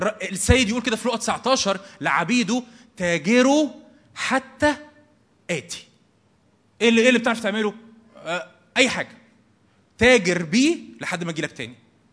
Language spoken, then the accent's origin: Arabic; Egypt; يعني انا بكلم مصريين، عارف ان احنا ما بنحافظش على الملكيه العامه